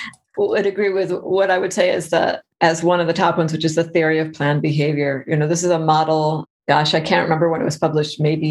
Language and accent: English; United States; And I say this as an American researcher, one of the things that's been so significant in predicting climate change attitudes in the US has been political orientation.